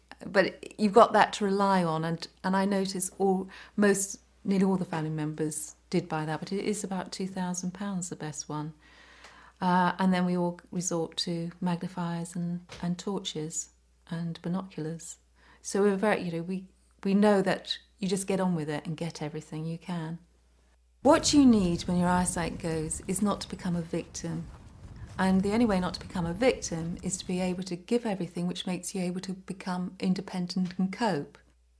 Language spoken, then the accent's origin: English; Petts Wood, London, United Kingdom; born there; I was born in Petswood, which is just on the South London.